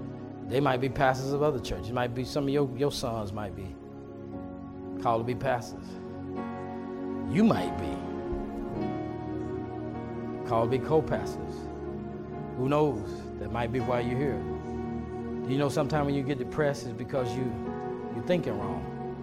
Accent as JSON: {"language": "English", "town": "Amarillo", "region": "Texas", "country": "United States", "said": "We came from Amarillo, Texas, by the Spirit of God. And if we had not been sent, she at least would have went back. I would have went back to Texas, but I wouldn't have went back to Amarillo."}